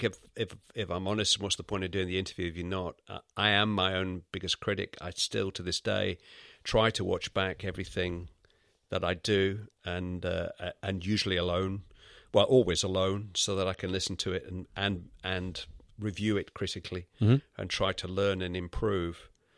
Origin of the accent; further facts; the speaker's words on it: Manchester, North West England, United Kingdom; I was brought up in the Manchester area.